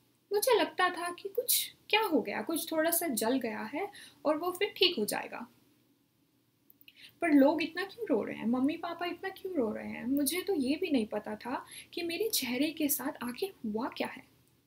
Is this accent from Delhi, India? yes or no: no; Rohtak, Haryana, India; और मैं रोहतक हरियाणा की रहने वाली हूँ।